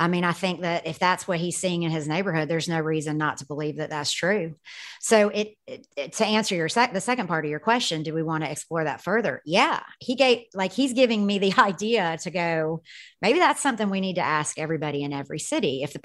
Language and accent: English; Atlanta, Georgia, United States; I come from Atlanta. So my high school, for example, was 51% Black.